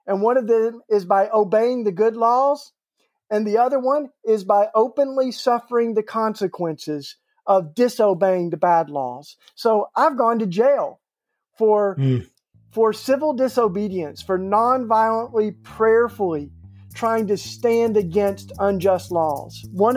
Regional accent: Tennessee, United States; and I grew up in East Tennessee.

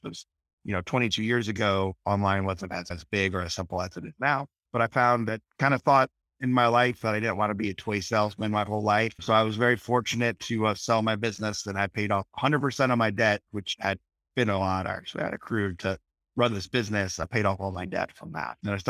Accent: Iowa, United States; Well, I'm from Iowa as well, but from a bigger town, and also went to the University of Iowa.

